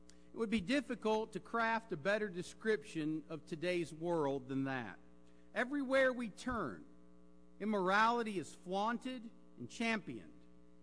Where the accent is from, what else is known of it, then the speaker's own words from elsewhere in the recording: Michigan, United States; One of the leaders was from my home state of Michigan